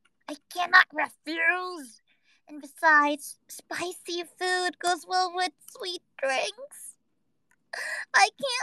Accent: Indonesia; English is a second language; I'm from Hawaii. I'm Indonesian. they're bound to be Indonesian tweets, man.

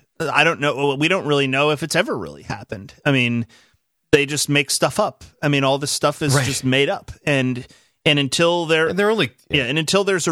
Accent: United States; And, I mean, certainly I love my country. I'm an American. I believe in the people of the United States.

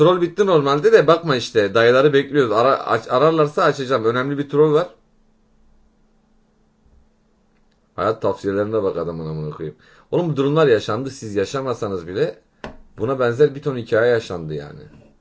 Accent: Salihli, Manisa, Turkey; Abi doğma büyüme Salihli'nin trolde yardımcı olabileceğim bir şey varsa buradayım.

